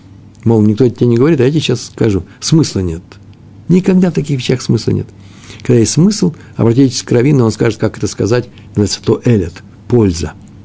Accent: Moscow, Russia; Как в московском метро. Я москвич. Тяжело там было.

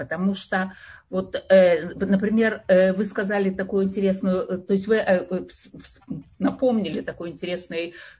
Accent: Israel; Я из Израиля.

